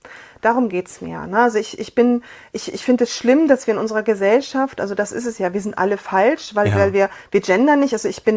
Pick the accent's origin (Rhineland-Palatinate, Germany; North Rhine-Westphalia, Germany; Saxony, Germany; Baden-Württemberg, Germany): Saxony, Germany